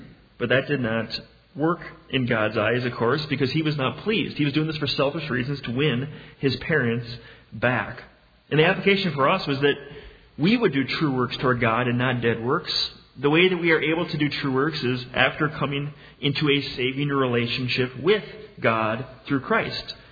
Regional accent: Mound, Minnesota, United States; So my parents are here today, and they still live, and I grew up in Mound near Lake Minnetonka.

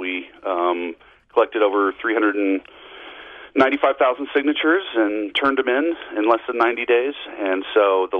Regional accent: Colorado, United States; And I tried to get behind the curtain here in my home state in Colorado

